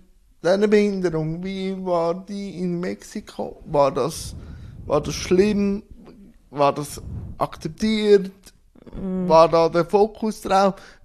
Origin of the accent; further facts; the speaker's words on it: Schwyz, Switzerland; born there; Ich bin im Kanton Schwyz geboren.